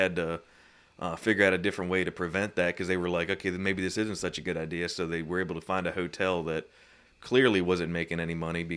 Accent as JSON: {"language": "English", "town": "Glen Rock", "region": "Pennsylvania", "country": "United States", "said": "I'm from Glen Rock, PA, which is about an hour north of Baltimore, so I've been to Baltimore plenty."}